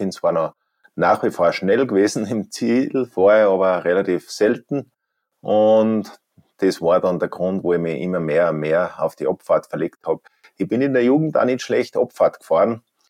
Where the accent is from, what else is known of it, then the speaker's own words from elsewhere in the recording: Zauchensee, Salzburg, Austria; zu meiner Kindheit in Zauchensee, da hat es eigentlich noch keinen Fernseher nicht gegeben. Ich bin sozusagen bis 6, 7, 8 Jahre ohne Fernseher aufgewachsen.